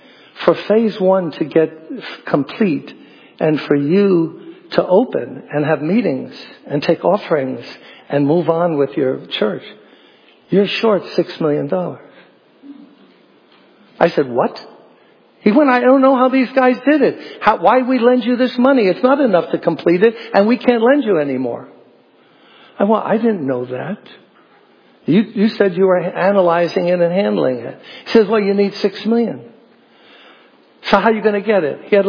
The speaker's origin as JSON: {"language": "English", "town": "Brooklyn", "region": "New York", "country": "United States", "tie": "born or raised there", "said": "I'm born and raised in Brooklyn. Okay? I don't know what Brooklyn we're all going to go back to."}